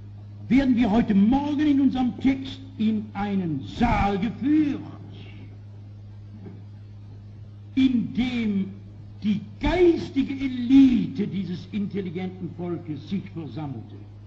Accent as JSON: {"language": "German", "town": "Frankfurt", "region": "Hesse", "country": "Germany", "tie": "born or raised there", "said": "dass ich wieder anfange mit meiner Heimatstadt Frankfurt"}